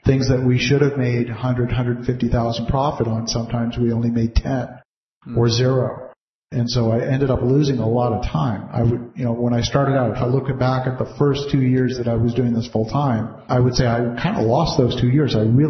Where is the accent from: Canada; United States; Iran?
Canada; for me as a Canadian investing in the U.S.